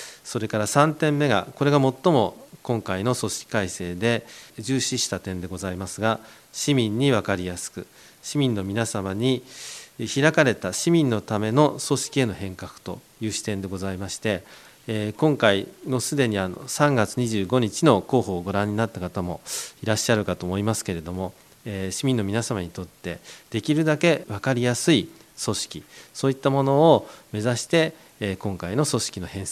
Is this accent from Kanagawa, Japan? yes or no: yes; Fujisawa, Kanagawa, Japan; 自分は生まれも育ちも、藤沢です。現在は隣の自治体に住んでおりますけれども